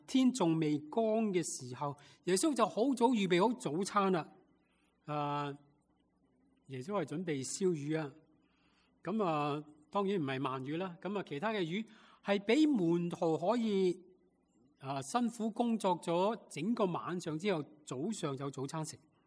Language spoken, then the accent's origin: Chinese; Guangdong, China; 例如如果我们广东人吃猪红，他们就不吃。